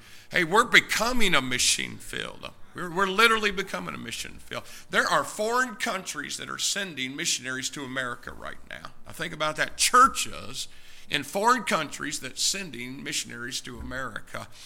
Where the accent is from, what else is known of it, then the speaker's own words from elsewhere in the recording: United States; And you know what? I'm an American. And I have a strong burden for my people, my country.